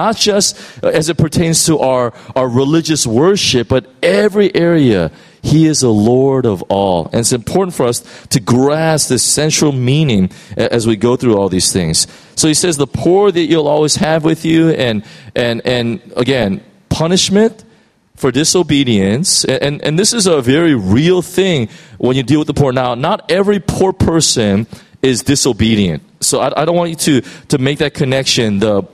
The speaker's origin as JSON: {"language": "English", "country": "United States", "said": "And as American, I can really relate even more so that the people of God rely so much on government"}